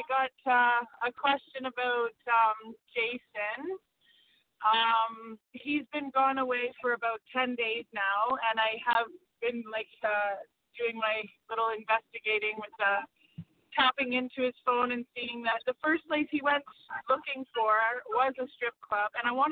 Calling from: Toronto, Ontario, Canada; I'm calling from Toronto.

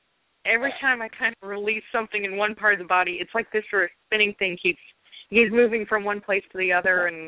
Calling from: New York, United States; I'm calling from New York.

